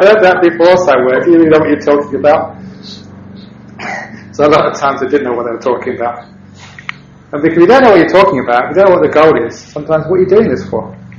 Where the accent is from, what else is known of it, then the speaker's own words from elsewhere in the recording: London, United Kingdom; Obviously, growing up in London, you know, mostly Christian culture, I was really also interested in this idea of like God.